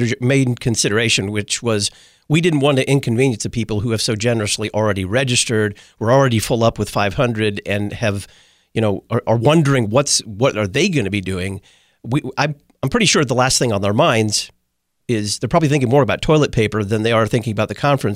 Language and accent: English; Texas, United States; I'm from Texas, but Texas is a really, really big place.